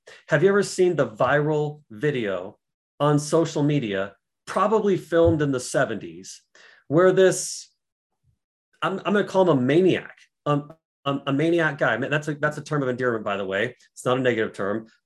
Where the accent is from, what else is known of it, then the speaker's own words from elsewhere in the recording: Colorado, United States; I say all the way because we're from Colorado.